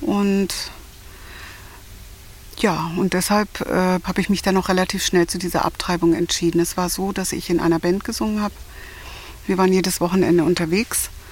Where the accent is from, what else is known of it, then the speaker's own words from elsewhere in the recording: Germany; Ja, also ich bin in der DDR geboren und auch aufgewachsen.